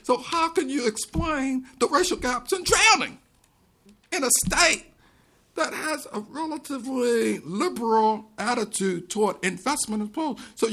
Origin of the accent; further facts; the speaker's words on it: Baltimore, Maryland, United States; I'm from Baltimore. Baltimore has segregated pools.